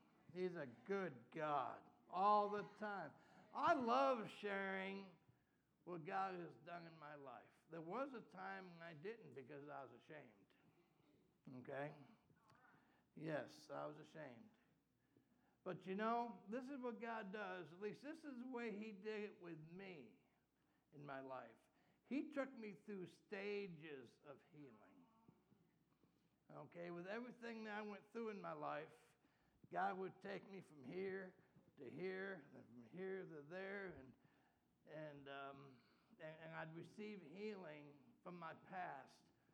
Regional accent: New York, United States; I'm from New York, but I'm going to say it anyway.

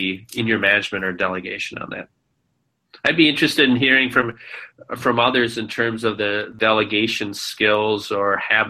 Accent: Minnesota, United States; I come from Minnesota, but I train in Chicago, two different styles of communicating, direct versus indirect.

